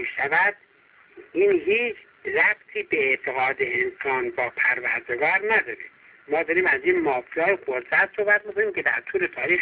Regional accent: Khorasan, Iran; خب ما خراسانی هستیم

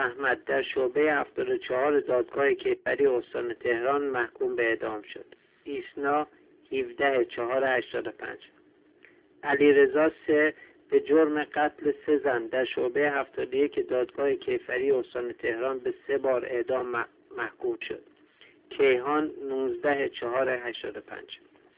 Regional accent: Iran; به عنوان یک انسان، به عنوان یک ایرانی از خودم سوال میکنم

